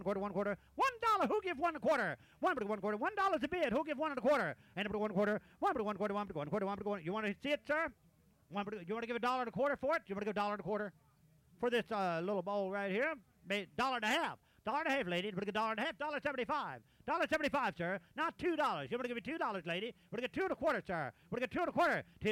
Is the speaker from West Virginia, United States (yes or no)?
yes; Shepherdstown, West Virginia, United States; Where am I from? I'm from Shepherdstown, West Virginia, about 70 miles from here.